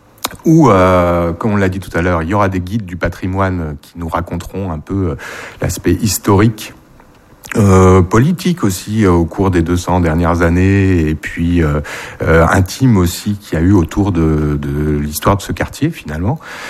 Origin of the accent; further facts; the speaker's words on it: Lille, Hauts-de-France, France; moi, je ne suis pas arnésien, je viens de Lille